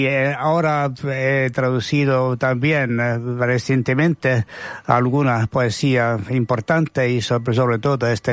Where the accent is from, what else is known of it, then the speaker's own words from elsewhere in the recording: Estonia; first language Estonian; Spanish is a second language; now in Spain; y en mi lengua natal, en mi caso, es estonio. Entonces he creado mi poesía en Estonia